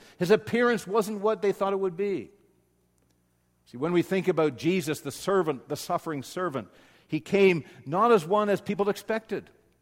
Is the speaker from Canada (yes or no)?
yes; Corona, Ontario, Canada; I remember growing up in Corona, Ontario, and I was a chubby kid on the block.